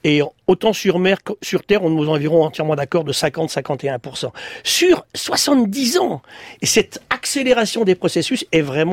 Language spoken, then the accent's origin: French; France; chez nous en France